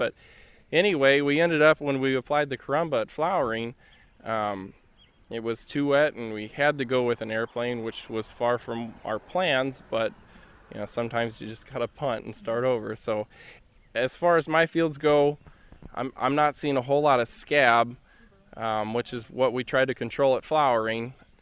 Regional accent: Alhambra, Illinois, United States; Well, I'm from Alhambra. I'm married, got two little kids, and I farm around 1,000 acres with my dad and grandpa.

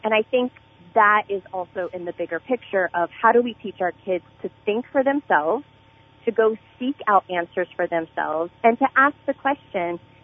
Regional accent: Litchfield, Illinois, United States; Oh, my goodness. I love, you know, Litchfield is my hometown, and it will always be my hometown. I did K through 8 at Zion, and I appreciate them so, so much.

